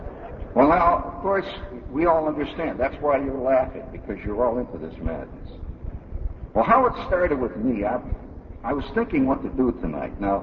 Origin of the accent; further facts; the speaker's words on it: Hammond, Indiana, United States; See, I grew up in Hammond, Indiana, the toughest city this side of the Barbary Coast. It took gonads just to be a kid there.